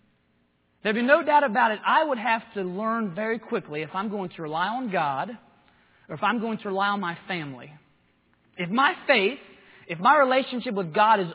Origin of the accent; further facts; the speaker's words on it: Maryland, United States; Most of y'all know I'm from Maryland.